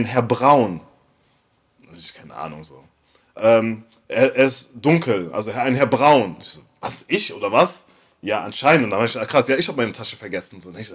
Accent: Waiblingen, Baden-Württemberg, Germany; born there; Ich bin in Weiblingen geboren, also hier von Stuttgart eigentlich. Meine Mom ist aus Iran und mein Vater ist aus Kongo. Quasi Schwarzer und Kanake in einem.

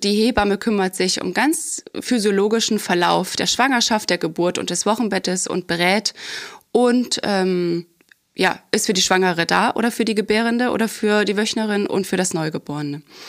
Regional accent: Saxony, Germany

